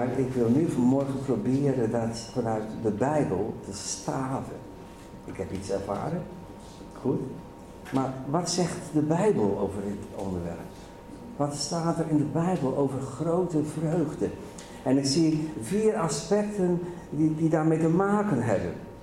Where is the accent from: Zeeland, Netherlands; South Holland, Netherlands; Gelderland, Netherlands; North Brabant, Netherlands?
Zeeland, Netherlands; Middelburg; voor degenen die mij niet kennen. Ik kom uit Middelburg.